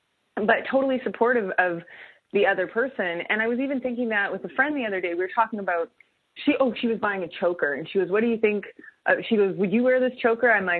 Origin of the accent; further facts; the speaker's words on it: Canada; I'm Canadian.